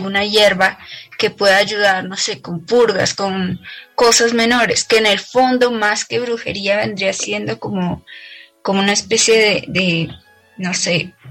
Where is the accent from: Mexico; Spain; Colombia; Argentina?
Colombia; como colombiana y como residente de los Llanos Orientales